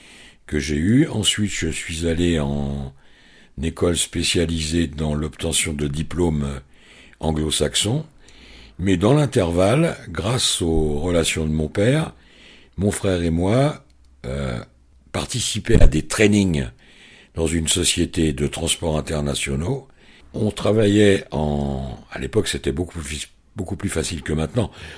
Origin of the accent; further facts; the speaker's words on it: Île-de-France, France; Alors, j'ai grandi en région parisienne, dans le 94, entre autres.